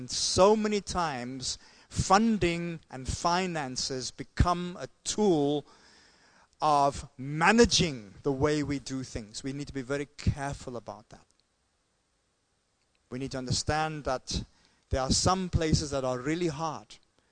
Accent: South Africa; I come from South Africa

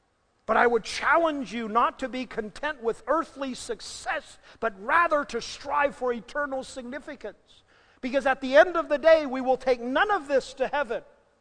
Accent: Kaohsiung, Taiwan; I was born and raised in Kaohsiung, in the southern part of the island.

